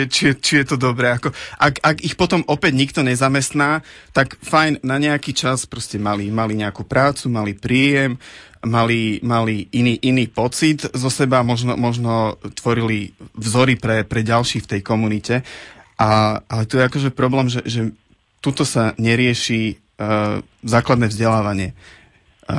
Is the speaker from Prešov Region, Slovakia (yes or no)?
yes; Prešov, Prešov Region, Slovakia; ja nie som Bratislavčan. Akože ak mám teraz používať argument typu, že ja som z Prešova